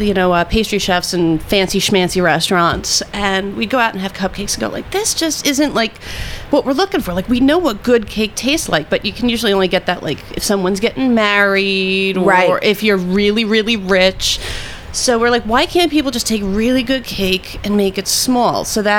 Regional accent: Brooklyn, New York, United States; We're from Diker Heights in Bay Ridge

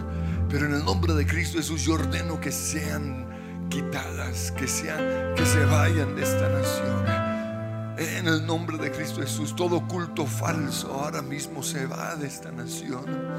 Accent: Colombia; Toda queja, toda murmuración en los labios nuestros como colombianos

